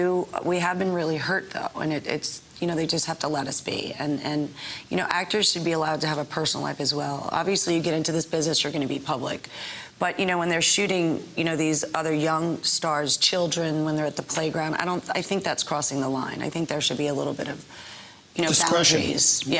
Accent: New York, United States; Obviously, you know, I'm a mom from Long Island.

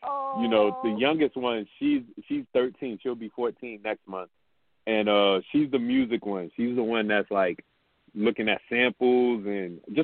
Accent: Brooklyn, New York, United States; So all of that was part of, you know, growing up in Brooklyn.

